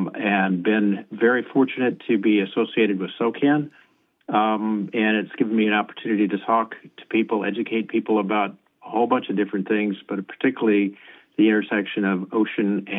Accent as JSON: {"language": "English", "region": "Illinois", "country": "United States", "tie": "born or raised there", "said": "I grew up in Illinois, which is kind of a long ways from the ocean"}